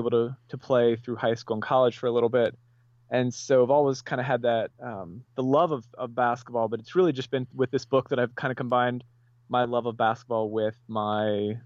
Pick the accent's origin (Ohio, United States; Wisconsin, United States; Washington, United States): Ohio, United States; Columbus; I grew up in Columbus when Ohio State was really good back in the early 90s.